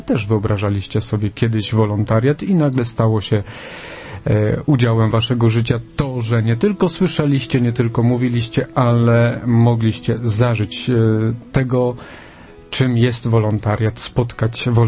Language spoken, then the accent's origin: Polish; Zakliczyn, Lesser Poland, Poland; w moim rodzinnym miasteczku w Zakliczynie